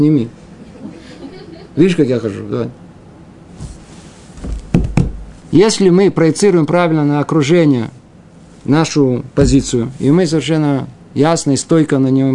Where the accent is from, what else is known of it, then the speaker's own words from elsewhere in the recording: Moscow, Russia; Кто внутри не видит этого, это нормально, я же из Москвы.